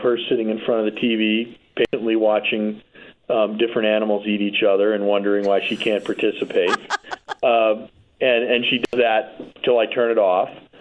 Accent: Chicago, Illinois, United States; being a Chicagoan.

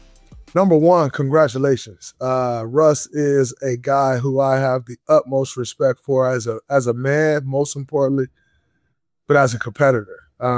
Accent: Saginaw, Michigan, United States; I grew up in Saginaw, Michigan.

